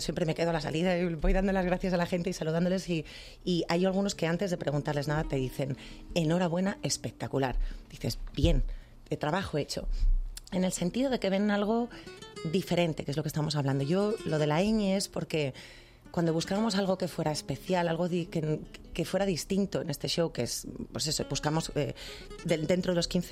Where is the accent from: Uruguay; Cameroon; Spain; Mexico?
Spain; yo soy de España.